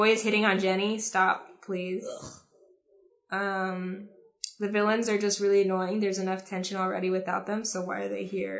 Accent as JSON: {"language": "English", "region": "Florida", "country": "United States", "tie": "born there", "said": "was born 8 hours away from where I was born in Florida."}